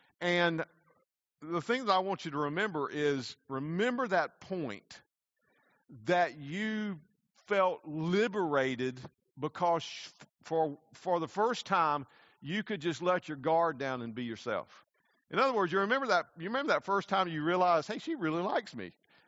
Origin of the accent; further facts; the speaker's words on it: Southern United States, United States; accent: Southern American; you've heard my accent on some movies, usually about Southern America, yes, we do say putting on the dog.